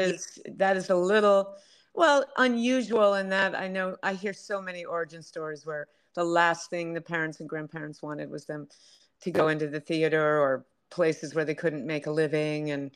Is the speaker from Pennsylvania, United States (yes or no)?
no; Baltimore, Maryland, United States; I think we did discuss that because I grew up in Baltimore.